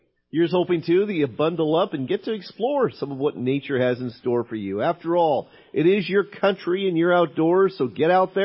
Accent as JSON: {"language": "English", "region": "Washington", "country": "United States", "tie": "born or raised there", "said": "A very similar situation is playing out in my home state of Washington"}